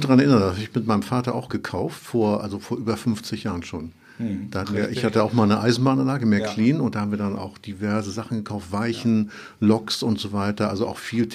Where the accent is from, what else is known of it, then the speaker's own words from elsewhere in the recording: Hamburg, Germany; Ja, ich komme ja aus Hamburg-Rahlstedt ursprünglich